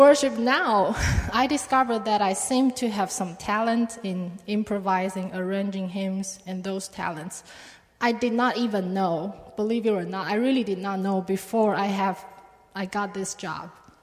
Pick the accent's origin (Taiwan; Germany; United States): Taiwan; English is a second language; ECC is very different from the church I was in back in my hometown, Taiwan.